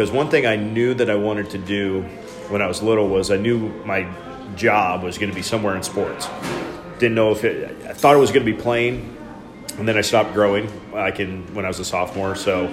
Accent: Strang, Nebraska, United States; also born or lived in Geneva; I actually grew up on a farm by Strang, which is smaller than a dot on the map, which is actually south of Geneva. But we moved to Geneva when I was freshman in high school

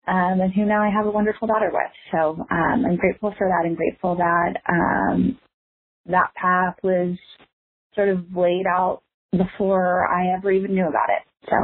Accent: Kansas City, United States; I'm from Kansas City

